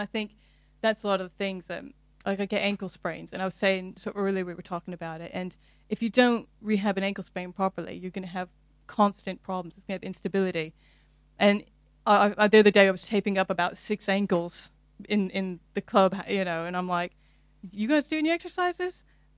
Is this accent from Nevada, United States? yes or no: yes; Nevada, United States; I'm obviously, if you can't tell by my accent, originally from the United States. I'm from a small town outside of Las Vegas. I grew up in a low-income family, no money for university